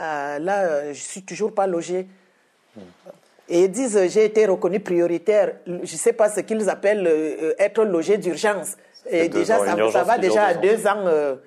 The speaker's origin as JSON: {"language": "French", "country": "Cameroon", "said": "Chez moi, je suis camerounaise."}